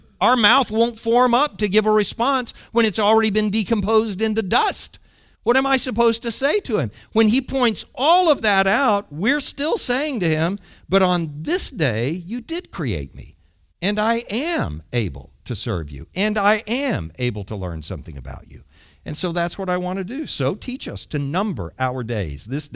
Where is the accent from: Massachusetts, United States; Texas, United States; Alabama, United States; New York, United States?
Texas, United States; Arlington; now in Dallas, United States; I live in Dallas. I grew up in Arlington. I'm not exactly a country guy, right?